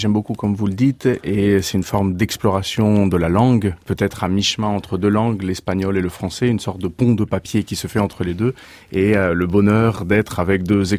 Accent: Venezuela; now in France; Moi, je suis originaire du Venezuela. Ma mère est vénézuélienne.

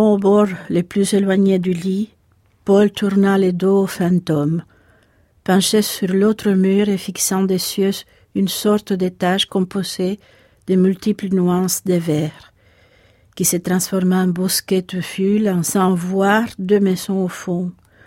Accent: Havana, Cuba; En tant qu'Havanaise, oui, il y a beaucoup de musique autour de nous.

